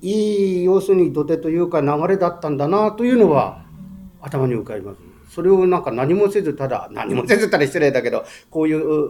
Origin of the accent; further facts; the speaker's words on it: Toyama, Japan; 僕ここで富山に生まれて65年経つんですけど